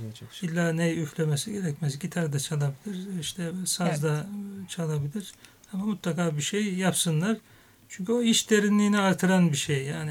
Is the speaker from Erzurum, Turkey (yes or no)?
no; Giresun, Turkey; Ben Giresunluyum aslında.